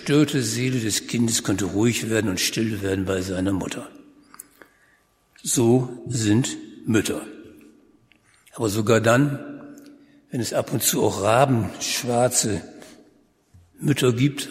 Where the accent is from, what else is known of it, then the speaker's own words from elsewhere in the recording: Bremen, Germany; Ich bin auch Bremer.